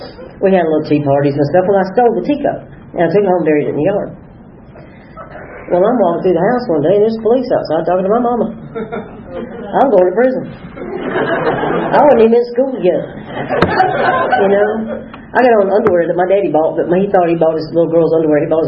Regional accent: East Point, Georgia, United States; I grew up in South Atlanta, in East Point. My daddy ran the motor pool at Fort Mac for 32 years

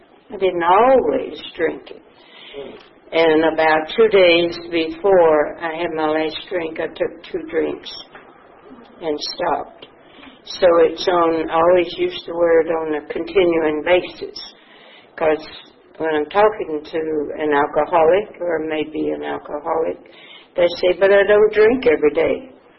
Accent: LaGrange, Georgia, United States; I was born in LaGrange, Georgia, one of a family of three children. And my father was a mill hand. He was what we called a fixer. I lived in Dunson Village in LaGrange, Georgia.

